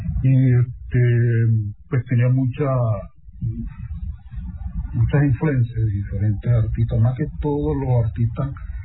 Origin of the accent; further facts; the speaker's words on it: Santa Bárbara, Venezuela; Yo en mi viaje cuando salí de Santa Bárbara a estudiar a Mérida